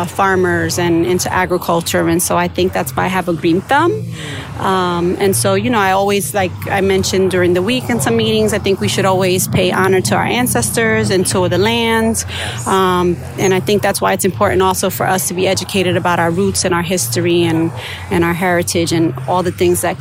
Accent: Yabucoa, Puerto Rico; I'm from Puerto Rico, and so my grandparents' area we're from is Jabucoa.

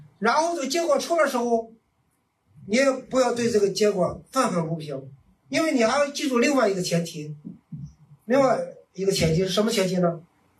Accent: China; 你可以做我们喝的，我们中国人喝茶的壶

